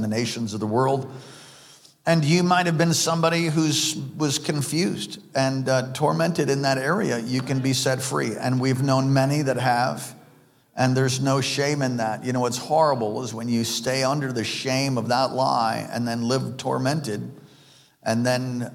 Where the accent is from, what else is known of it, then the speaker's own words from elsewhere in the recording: East Coast, United States; You know, I am from the East Coast. That played a role in who I am and in my personality.